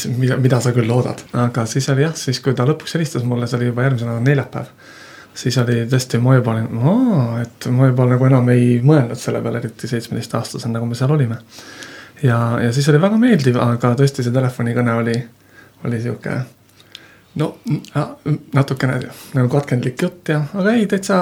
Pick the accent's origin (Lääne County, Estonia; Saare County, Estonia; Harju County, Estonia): Harju County, Estonia; Saku; ma olen Sakkus pärit ja kavatsasin viimase, mitte enam bussiga, vaid viimase rongiga Sakku sõita